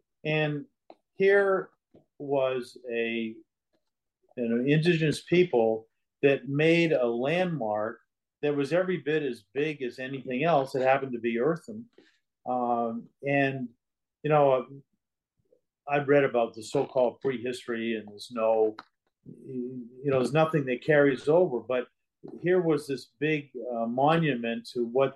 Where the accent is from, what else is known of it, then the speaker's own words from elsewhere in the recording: Maine, United States; We're from Maine.